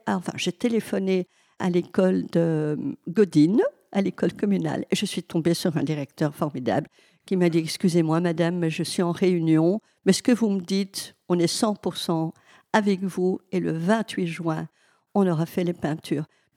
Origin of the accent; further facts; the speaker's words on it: Wallonia, Belgium; Et puis, moi, je suis du Hainaut.